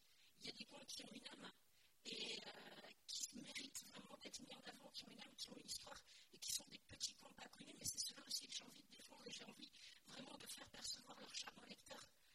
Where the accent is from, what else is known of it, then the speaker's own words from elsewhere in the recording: Paris, Île-de-France, France; Moi, je suis parisienne aussi